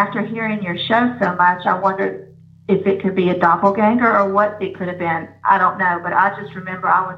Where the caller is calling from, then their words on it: Alabama, United States; I'm calling from Alabama.